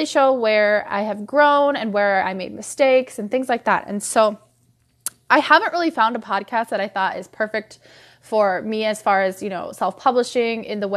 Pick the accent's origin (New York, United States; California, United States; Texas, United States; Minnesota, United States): Minnesota, United States; I am from Minnesota, which if you are listening and you don't live in the United States, this is a northern state in the United States.